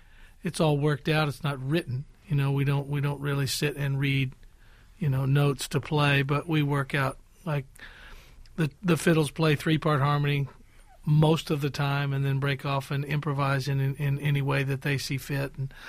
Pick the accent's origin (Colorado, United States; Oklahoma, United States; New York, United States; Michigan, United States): Oklahoma, United States; it's so appealing to me because I'm from Oklahoma and grew up on that kind of music.